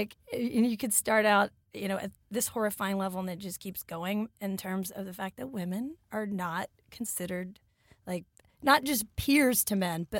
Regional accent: Nashville, Tennessee, United States; I grew up in Nash Vegas.

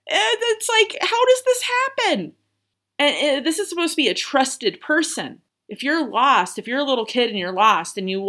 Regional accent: Pueblo, Colorado, United States; my hometown of Pueblo, Colorado has been thrown into the limelight a week or so ago.

